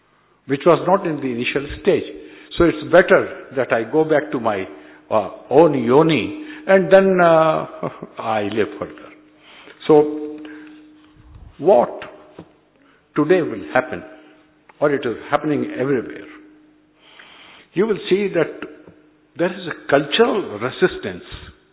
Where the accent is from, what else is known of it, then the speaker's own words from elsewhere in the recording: Agra, Uttar Pradesh, India; I am from the North India, from Agra.